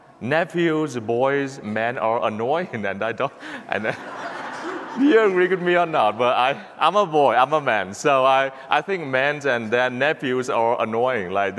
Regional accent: Vietnam; now in United States; Recently, I have a friend from Vietnam. I'm from Vietnam, and I had a friend from Vietnam.

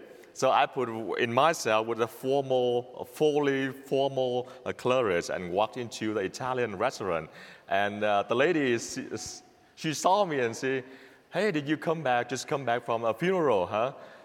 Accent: Vietnam; I grew up in Vietnam.

